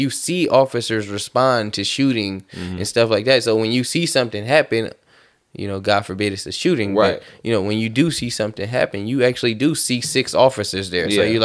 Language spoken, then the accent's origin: English; California, United States; being a Bay Area resident, you know, my whole life.